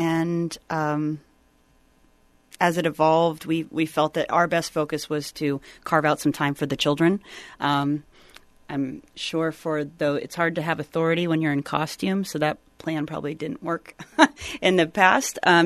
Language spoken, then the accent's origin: English; Keene, New Hampshire, United States; Well, I do have to mention I'm from Keene, New Hampshire, that just is back in the Guinness Book of World Records for the most lit jack-o'-lanterns